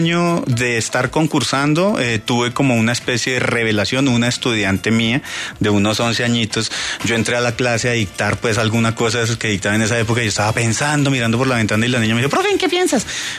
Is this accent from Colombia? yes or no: yes; Colombia; así somos los colombianos cuando queremos algo, nos medimos a lo que sea